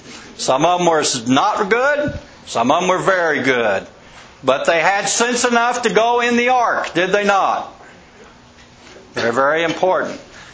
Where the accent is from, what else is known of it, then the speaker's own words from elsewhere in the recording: Arlington, Texas, United States; surely this kid's smart enough to figure out I'm probably from Texas, but he'll never guess Arlington.